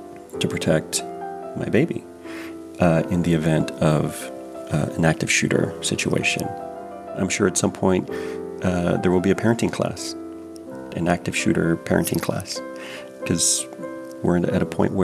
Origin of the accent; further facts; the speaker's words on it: Mathis, Texas, United States; I was born and raised in Mathis, Texas, near Corpus Christi. I'm seventh-generation Tejano.